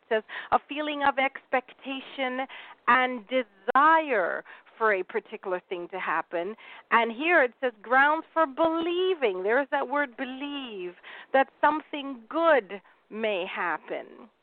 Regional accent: United Kingdom; that is my go-to dictionary because I am British, praise God.

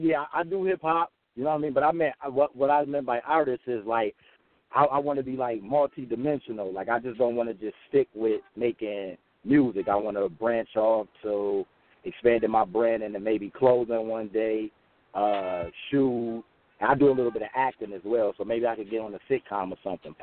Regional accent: Buffalo, New York, United States; I'm from Buffalo, New York, which is like 6 hours away from the city of New York, so I was influenced by it all.

